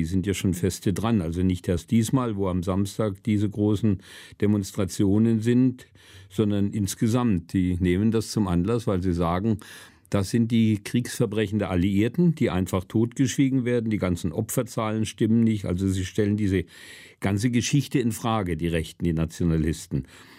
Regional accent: Wrocław, Lower Silesian Voivodeship, Poland; born there; Es war in meiner Geburtsstadt Breslau nicht anders wie in Dresden.

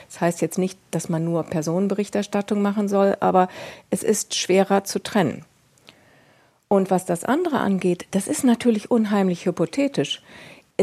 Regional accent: Germany; wie sich Dinge wahnsinnig schnell entwickelt haben in den Jahren 32 und 33 bei uns in Deutschland

